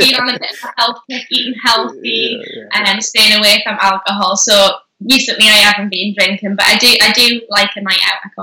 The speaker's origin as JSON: {"language": "English", "town": "Newcastle", "region": "North East England", "country": "United Kingdom", "said": "Well, I'm from Newcastle, so anything alcoholic."}